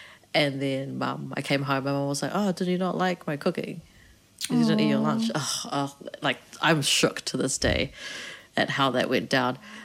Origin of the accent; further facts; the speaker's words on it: Waihi Beach, Bay of Plenty, New Zealand; I was born and raised in New Zealand, raised with, like, a really traditional Asian culture, but went to, obviously, like, a predominantly white school.